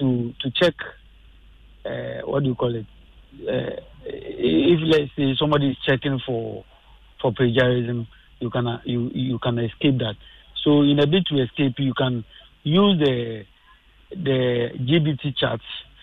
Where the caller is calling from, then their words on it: Accra, Greater Accra, Ghana; I'm calling from Accra.